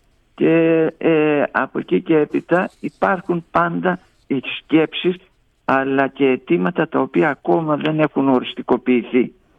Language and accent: Greek; Kasos, South Aegean, Greece; γνωρίζεις ότι έζησα και μεγάλωσα στην Κάσο και έφυγα όταν μόνο για να σπουδάσω και επανήλθα αργότερα σαν καθηγητής.